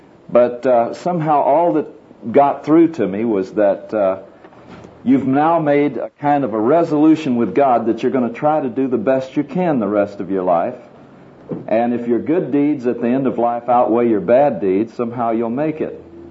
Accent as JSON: {"language": "English", "town": "Houston", "region": "Texas", "country": "United States", "tie": "born or raised there", "said": "I had a restless heart as I grew up in Houston, Texas. I was born and raised in Houston, and for the first 21 years, I spent most of my time there."}